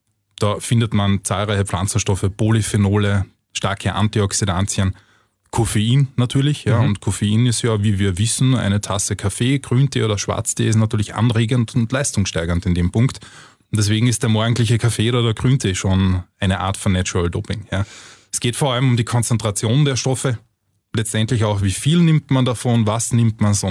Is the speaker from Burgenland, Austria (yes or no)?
no; Villach, Carinthia, Austria; also born or lived in Vienna; bin dort geboren und aufgewachsen, habe in Wien dann mein Studium absolviert und bin dann in die weite, große Welt hinaus.